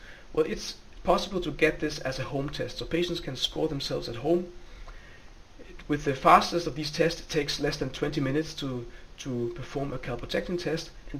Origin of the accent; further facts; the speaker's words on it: Copenhagen, Capital Region of Denmark, Denmark; I'm a gastroenterologist from Copenhagen in Denmark